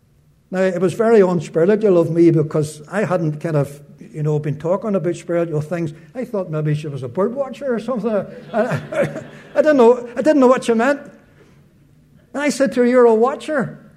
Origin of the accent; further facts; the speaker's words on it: Ireland; moved away; You know, when I came from Ireland here for the first time, I didn't know if they believed in this truth of the rapture